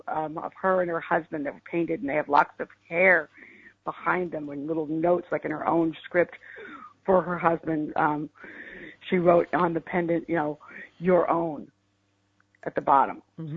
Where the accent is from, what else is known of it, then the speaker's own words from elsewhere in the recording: Texas, United States; I didn't know her myself. I grew up in Texas, and I you know, that's a Maryland saint.